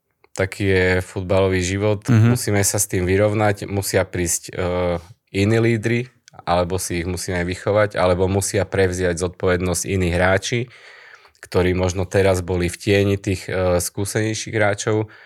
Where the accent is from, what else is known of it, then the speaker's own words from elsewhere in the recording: Prešov, Prešov Region, Slovakia; som Prešovčan, ale vyrástol som futbalovo v Prešove, vyrástol som ako tréner, keďže som 13 alebo 14 rokov pôsobil v akadémii Tatrana Prešov